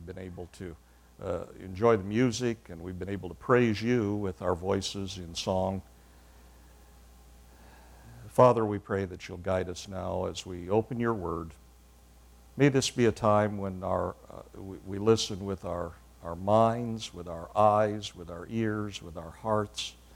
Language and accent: English; Indiana, United States; also born or lived in Ohio; How many of you are from Indiana? That's my home state.